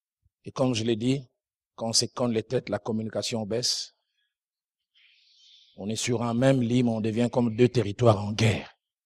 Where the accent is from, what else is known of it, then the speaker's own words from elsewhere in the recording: Matadi, Kongo Central, DR Congo; J'ai assisté à une réunion de couple chez nous, au Bas-Congo, à Matadi.